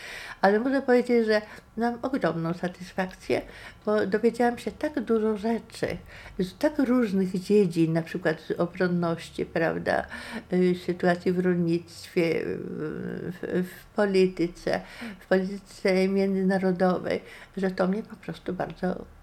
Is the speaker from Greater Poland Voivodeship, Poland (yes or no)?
no; Białystok, Podlaskie Voivodeship, Poland; born there; Podlasie, w którym się urodziłam, prawda? Się urodziłam w Białymstoku, jestem tutaj